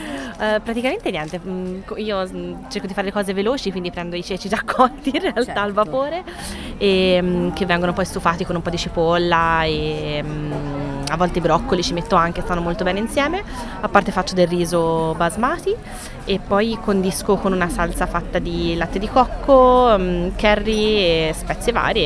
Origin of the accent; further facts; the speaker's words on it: Florence, Tuscany, Italy; io sono di Firenze ma ormai vivo a Bologna da quasi 5 anni, quindi mi reputo bolognese di adozione.